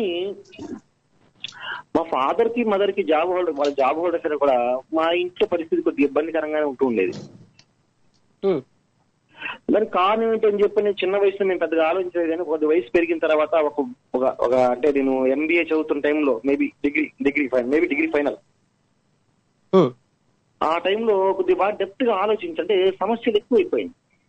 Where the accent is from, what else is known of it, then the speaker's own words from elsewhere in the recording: Bapatla, Andhra Pradesh, India; అయితే మరి బాపట్ల మండలం, బాపట్ల మాది బాపట్లలే, గుంటూరు జిల్లా, ఆంధ్రప్రదేశ్.